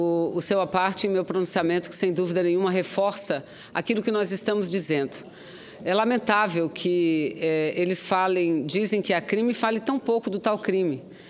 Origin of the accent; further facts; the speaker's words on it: Parintins, Amazonas, Brazil; lá da minha terra, lá da Ilha Tupinambaranda de Parintins